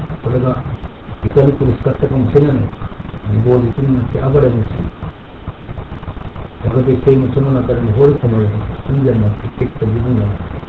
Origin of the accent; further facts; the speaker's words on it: Okinawa, Japan; 自分が沖縄出身であることを隠し隠して